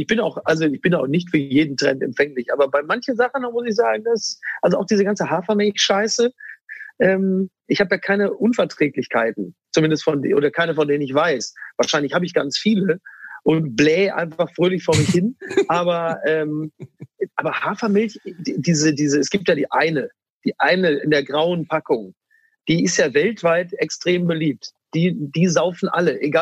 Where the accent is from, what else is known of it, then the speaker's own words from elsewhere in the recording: Castrop-Rauxel, North Rhine-Westphalia, Germany; ich komme ja aus Castrop-Rauxel.